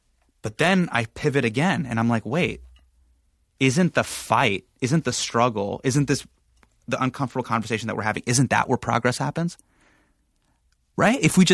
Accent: United States; born there; I'm born here. I'm an American.

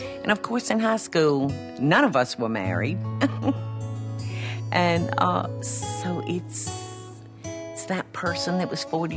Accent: Albany, United States; y'all, I went to Albany, my hometown, to visit with Bubbles, Susan Green, and of course, naturally, my Aunt Peggy.

